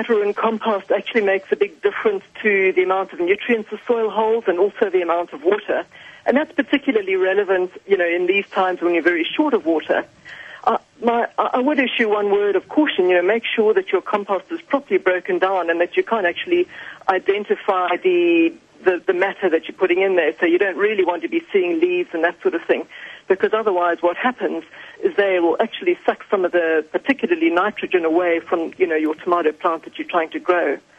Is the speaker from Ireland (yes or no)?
no; Zimbabwe; I'm from Zimbabwe, but, I do a lot of extension and I've done a lot of study overseas.